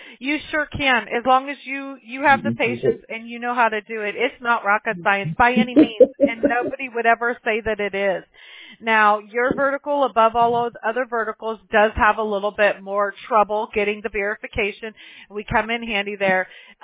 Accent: Mobile, Alabama, United States; born there; And I was born in Mobile, Alabama, so my husband's married to a Southern Belle as well

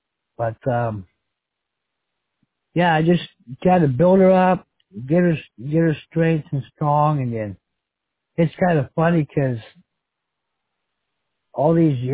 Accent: Hawaii, United States; also born or lived in Venice Beach / Pico Rivera; Yeah, I grew up in Hawaii, but my mom and dad, well, we started in Venice Beach, up at Westminster and Whittier Boulevard when I was little.

